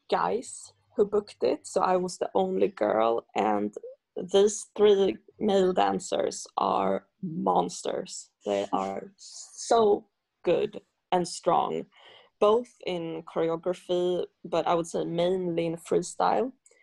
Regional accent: Stockholm, Stockholm County, Sweden; English is a second language; I grew up here in Stockholm mainly being taught by male dancers.

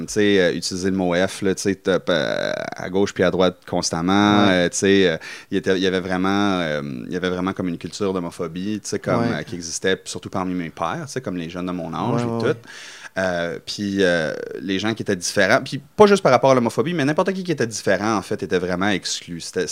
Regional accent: Sudbury, Ontario, Canada; also born or lived in Ottawa; Donc, j'ai habité à Sudbury le premier 18 ans de ma vie. Après ça, j'ai déménagé à Ottawa pour faire mes études. J'ai fait mon bac à l'Université d'Ottawa. J'ai vécu à Toronto pendant un an, mais après ça, j'ai décidé, je reviens dans l'Est, puis j'ai décidé de m'établir à Ottawa.

